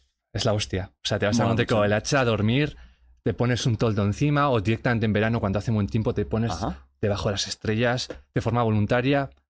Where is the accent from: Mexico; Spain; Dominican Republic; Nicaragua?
Spain; Pamplona, Navarre; born there; Yo soy un chico normal, nací en Pamplona.